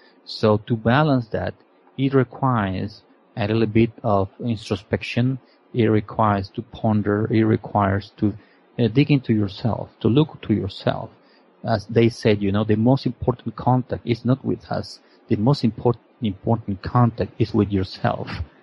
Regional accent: Peru; So let's say I'm Peruvian. I was born and raised in Peru.

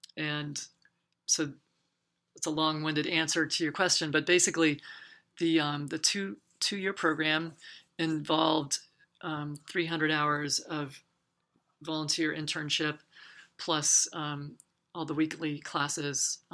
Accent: Amesbury, Massachusetts, United States; they had weekly classes in my hometown of Amesbury.

